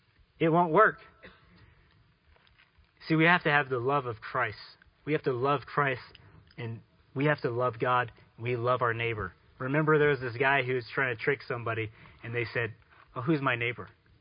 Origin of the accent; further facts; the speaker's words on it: Dallas, Texas, United States; Actually, the congregation I grew up in was the DFW Church, because I grew up in Dallas in the Fort Worth area.